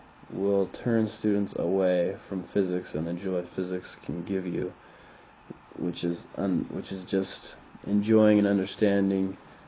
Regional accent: Truckee, California, United States; also born or lived in Lake Tahoe; I'm originally from Nevada, Lake Tahoe. That's where I was born and raised in Truckee. When people ask where I'm from, I usually think of Truckee because that's where a lot of who I am became.

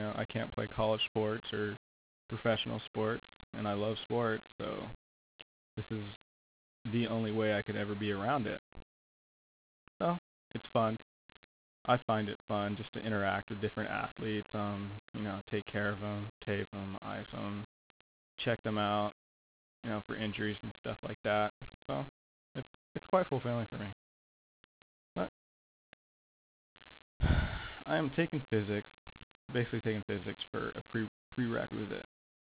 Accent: Visalia, California, United States; I was born and raised in Visalia, California, which is a little town about 45 minutes south of Fresno. Whenever I mention to people that I'm from Visalia, I always have to say I'm from the Fresno area.

